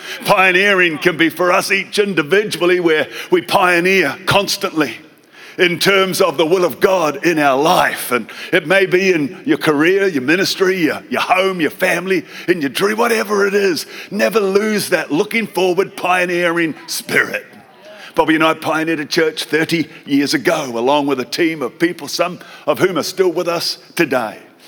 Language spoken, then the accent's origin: English; New Zealand; I grew up in New Zealand.